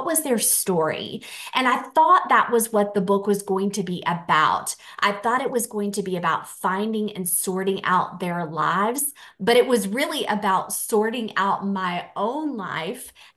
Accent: Indiana, United States; also born or lived in North Carolina; I'm from rural Indiana, the west central part of Indiana, but I'm also from North Carolina.

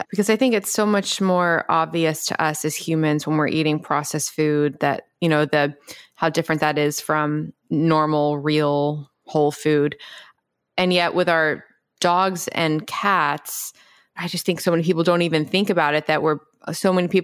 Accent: Memphis, Tennessee, United States; I grew up in Memphis.

